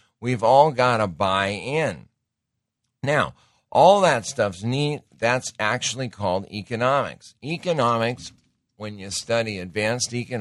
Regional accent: Montana, United States; My wife and I grew up in Montana. We don't do that.

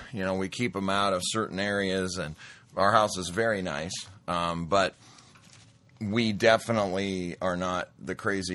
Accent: Montana, United States; Being born and raised in Montana, there's nothing like it.

